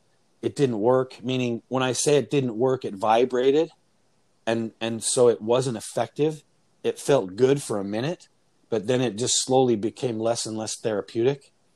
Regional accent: Utah, United States; And I think growing up in Utah and having a farm and being resourceful and working with tools when I was younger, I've never felt limited.

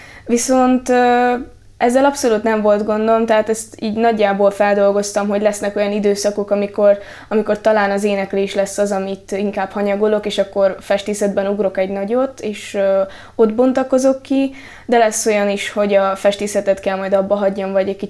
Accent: Târgu Mureș, Mureș County, Romania; Én ugye Marosvásárhelyen születtem, és nagyon sokáig itt éltünk, kb. 14 éves koromig. Utána költöztünk ki csak Nyárádszentbenedekre

